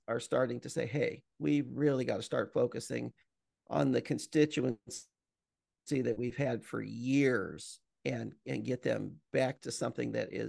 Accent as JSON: {"language": "English", "region": "Illinois", "country": "United States", "tie": "born or raised there", "said": "Well, I'll use Illinois. That's my home. Well, it was my home state."}